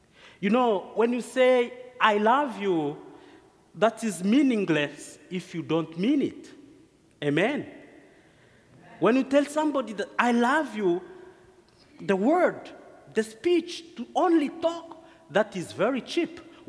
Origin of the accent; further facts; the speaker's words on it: DR Congo; English is a second language; now in United States; I only have 3 months in the United States, and I'm from Congo. I only learned English for 6 months.